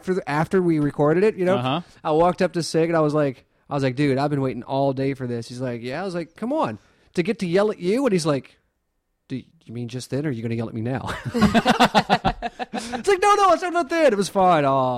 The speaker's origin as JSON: {"language": "English", "region": "the South", "country": "United States", "said": "I'm also from the South."}